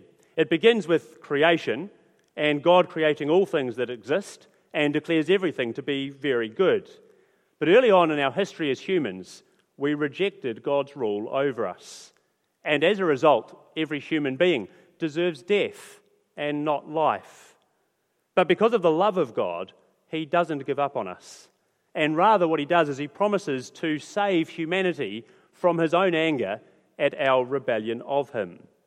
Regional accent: Australia; born there; Now, I was born in Australia, okay, so.

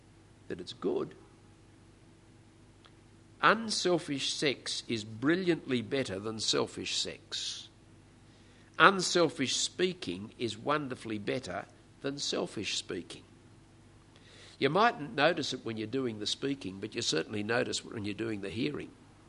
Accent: Australia; It's part of being Australian to learn how to put people down. I don't know whether it's part of being New Zealander, but it's certainly part of being an Australian.

